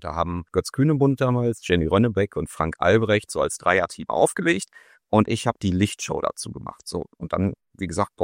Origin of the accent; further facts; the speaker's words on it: Bochum, North Rhine-Westphalia, Germany; ich bin hier in Bochum zur Schule gegangen